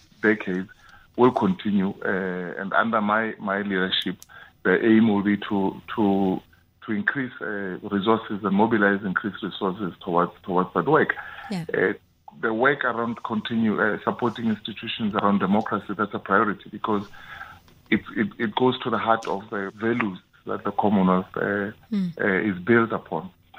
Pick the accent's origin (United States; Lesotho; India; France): Lesotho; I mean, I come from Lesotho. We never used to have snow in November.